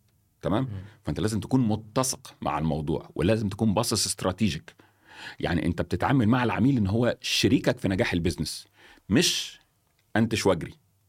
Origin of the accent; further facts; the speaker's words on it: Egypt; عشان في مصر عندنا التجاره والبيزنس، عندنا في مصر المثل يقول لك ايه